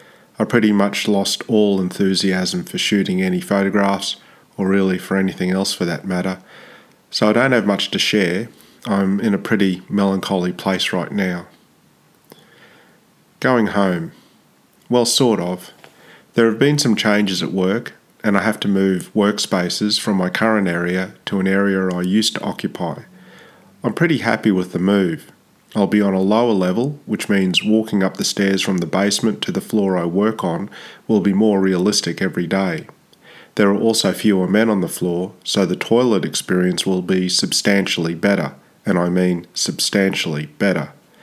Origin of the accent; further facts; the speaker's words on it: Brisbane, Queensland, Australia; also born or lived in Darwin; It's funny, Brisbane is my hometown, but when I think of home, I still think of Darwin.